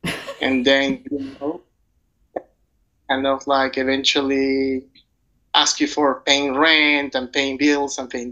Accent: Arequipa, Peru; English is a second language; moved away as an adult; now in New York, United States; I was raised traditionally in a very traditional household in Peru, in Arequipa, in the south of Peru

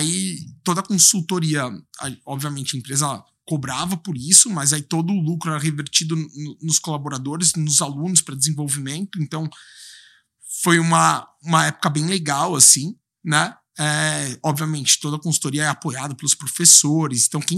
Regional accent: São Paulo, Brazil; Eu sou da Moca, né? Então era perto também da minha casa.

